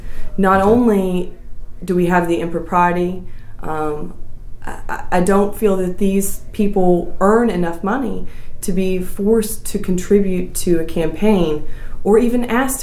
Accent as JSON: {"language": "English", "town": "Lexington", "region": "Kentucky", "country": "United States", "tie": "born or raised there", "lives_now": "Louisville, United States", "said": "I grew up in Lexington. I came here for undergrad. Actually came here to go to U of L"}